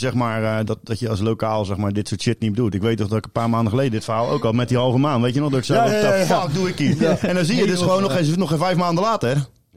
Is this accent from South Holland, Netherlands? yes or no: yes; Alblasserdam, South Holland, Netherlands; Wij komen natuurlijk uit Alblasserdam.